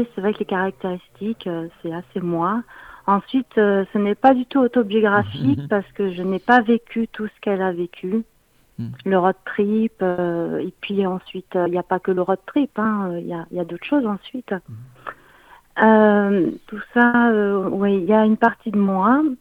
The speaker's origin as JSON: {"language": "French", "town": "Bordeaux", "region": "Nouvelle-Aquitaine", "country": "France", "tie": "born or raised there", "also_born_or_lived": "Hauts-de-Seine", "said": "Alors oui, c'est vrai que je suis née dans les Hauts-de-Seine. J'ai ensuite grandi à Bordeaux de mes 2 ans à mes 28 ans. Et je suis venue en Dordogne"}